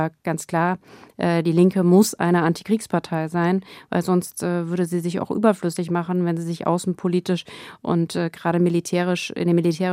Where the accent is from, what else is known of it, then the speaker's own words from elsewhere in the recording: Hesse, Germany; wie ich das zum Beispiel in meinem Heimatland in Hessen erlebe